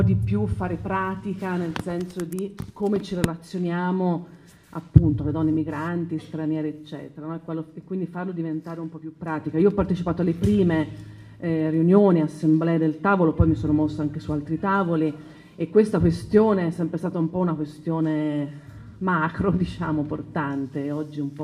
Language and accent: Italian; Pisa, Tuscany, Italy; Vengo da Pisa